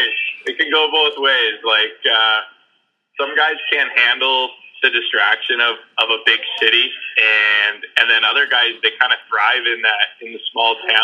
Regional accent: Lacombe, Alberta, Canada; I grew up in the Lacombe minor hockey system, big rivalries with other small town Alberta teams, and eventually had to make the jump to Red Deer, which is a bigger city

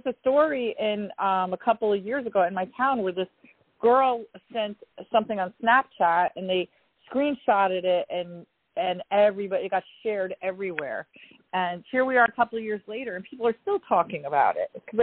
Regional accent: New Jersey, United States; Well, you know, I found out, and I don't know, like, you know, I'm from Jersey.

